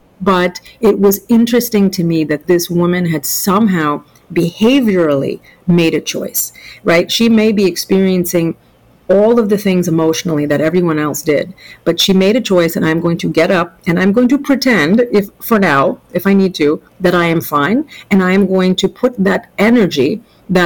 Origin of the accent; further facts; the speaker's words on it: New York, United States; I'm a New Yorker